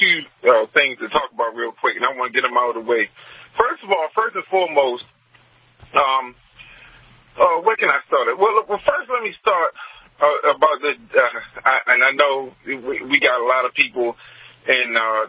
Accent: Queens, New York, United States; now in Bel Air, United States; I'm from Queens, New York, Jackson Heights, via Bel Air, Texas, right now.

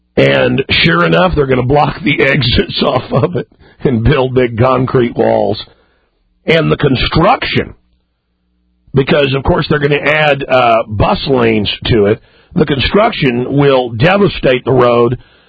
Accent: Dallas, Texas, United States; now in Austin, United States; I mean, I grew up in Dallas, folks.

